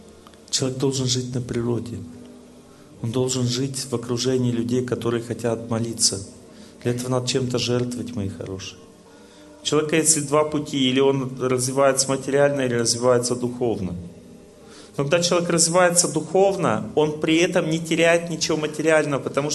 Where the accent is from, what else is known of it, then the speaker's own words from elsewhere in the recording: Krasnodar Krai, Russia; Я вот, допустим, из Краснодара прилетаю. Из деревни своей приезжаю в Краснодар.